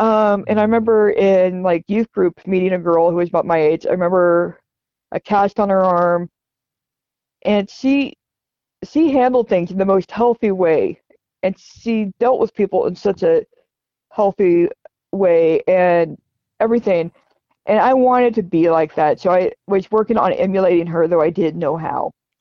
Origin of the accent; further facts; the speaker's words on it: Albany, New York, United States; or I grew up in Albany, was like a giant mansion